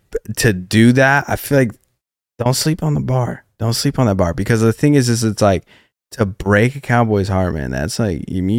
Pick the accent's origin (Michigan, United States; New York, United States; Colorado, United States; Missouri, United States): Colorado, United States; Colorado Springs; It's like that was an influence, and then obviously like growing up in Colorado Springs, and I had lived at these apartments that were by the university for a little bit.